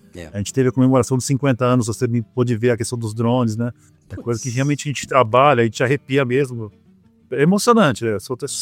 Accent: São Paulo, Brazil; now in Rio Verde, Brazil; Eu sou de São Paulo, da capital, mas metade da minha vida eu já passei aqui em Rio Verde, né? Eu me considero um cidadão riverdense também, né?

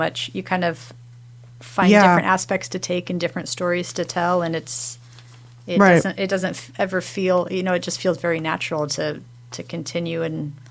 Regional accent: Long Beach, California, United States; but it's not like when you're in Long Beach, I'm from Long Beach, you know, you know the Queen Mary, you've probably been on field trips and things like that. So it was in our minds when you're raised there.

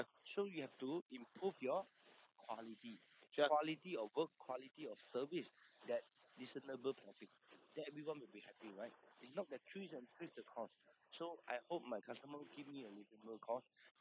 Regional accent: Malaysia; I mean, I'm Malaysian. I always told people when I go overseas that Malaysia is the best country.

